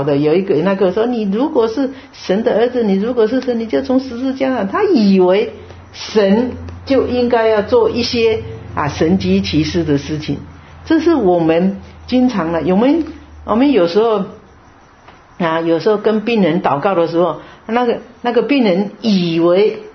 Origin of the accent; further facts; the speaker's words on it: China; 恶人有恶报。我们中国人是这么讲，对不对？